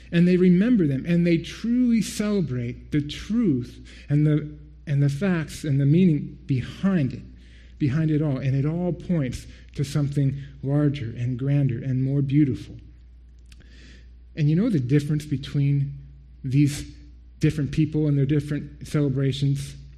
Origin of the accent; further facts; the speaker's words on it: United States; As many of you know, I'm from the States, so forgive me for my ignorance.